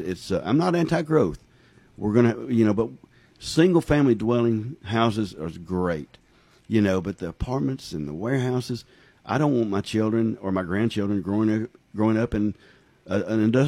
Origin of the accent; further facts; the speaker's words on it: Georgia, United States; So I was born in Hall County, raised in Hall County. Actually, I grew up in Chicopee Village.